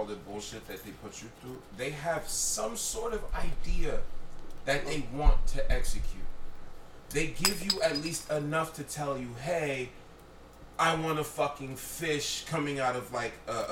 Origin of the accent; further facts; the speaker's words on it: New York, United States; also born or lived in New Jersey; Like, I was born in Jersey. I was raised in New York.